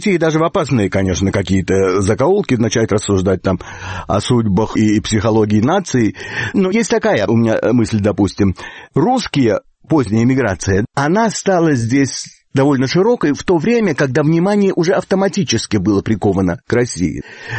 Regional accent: Ukraine; хотя я сам уроженец Украины и прожил там довольно много

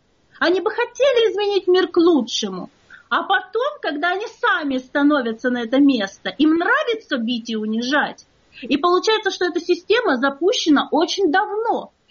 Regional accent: Caucasus, Russia; я воспитывалась на Кавказе. Это все-таки определенная область и край. Это не вся Россия.

